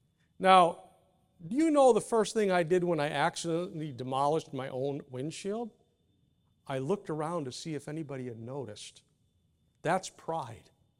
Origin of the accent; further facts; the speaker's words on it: Texas, United States; Remember, I'm from Texas.